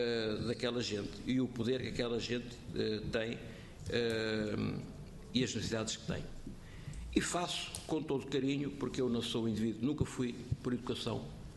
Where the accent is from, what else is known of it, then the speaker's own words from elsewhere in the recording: Portugal; Eu sou português, nós somos portugueses, nós somos portugueses. Eu pago os meus impostos em Portugal. Eu conheço a minha região.